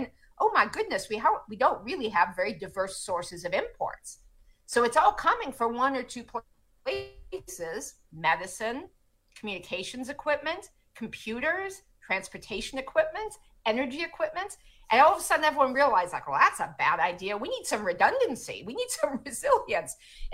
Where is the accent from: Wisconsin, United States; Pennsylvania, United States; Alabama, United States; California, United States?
Wisconsin, United States; Wausau; as someone, you know, who has some sense growing up in Wausau, Wisconsin, what people used to make across the Midwest